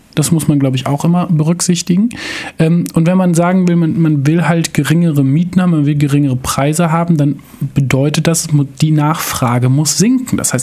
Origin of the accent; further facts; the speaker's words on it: Rostock, Mecklenburg-Vorpommern, Germany; weil ich kann als Rostocker den Münchnern oder auch den Ettlingern nicht sagen, ihr müsst es so und so machen